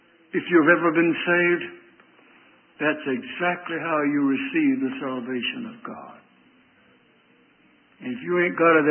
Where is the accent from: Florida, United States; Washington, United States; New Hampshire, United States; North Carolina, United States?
North Carolina, United States; So I grew up on the Cotton Mill Hill adjacent to the railroad yard where the cars shifted and where the trains came down and then turned back up and go out and all that sort of thing.